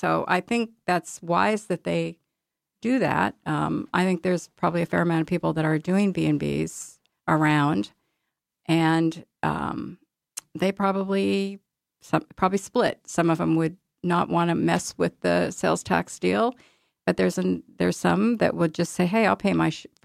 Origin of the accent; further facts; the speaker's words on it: Oregon, United States; Actually, I grew up in Southern Oregon and I have a friend who runs a very active B&B down there.